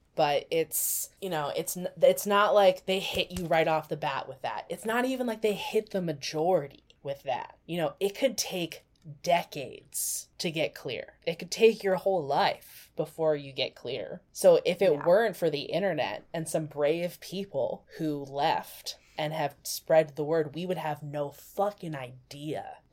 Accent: Los Angeles, California, United States; And like, I grew up in Los Angeles.

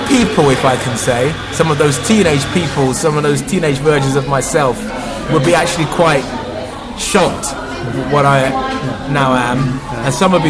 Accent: Basingstoke, South East England, United Kingdom; also born or lived in London / West Sussex / Surrey / Leeds; Basingstoke, born in London, but raised in Basingstoke, and then West Sussex, and then Surrey. And then South London.

